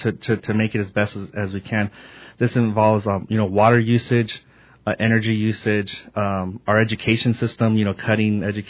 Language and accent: English; Marana, Arizona, United States; Well, the main thing is that I'm from this area, Southern Arizona. I grew up in Marana, but you know it's all Tucson metropolitan area, and I love Tucson.